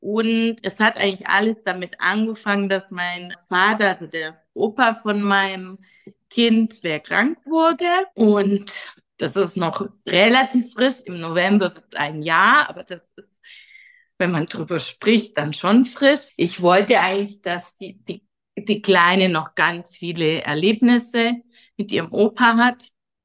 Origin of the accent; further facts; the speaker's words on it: Baden-Württemberg, Germany; also born or lived in Munich; Mitte 30 geschätzt. Und dann sage ich immer, ja, so ungefähr passt das. Und ich komme aus Baden-Württemberg. Aus einer Kleinstadt, bin schon viel in der Welt herumgekommen, urlaubstechnisch, aber auch arbeitstechnisch und war jetzt 10 Jahre lang in München und bin in diesem Sommer im August frisch in meine Heimatstadt zurückgezogen